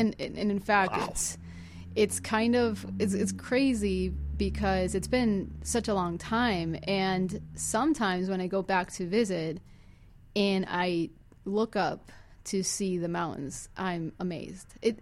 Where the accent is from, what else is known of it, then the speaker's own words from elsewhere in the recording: Caracas, Capital District, Venezuela; We were right in the city. It's actually a big city, and I would say we weren't in like the downtown area, not the suburbs either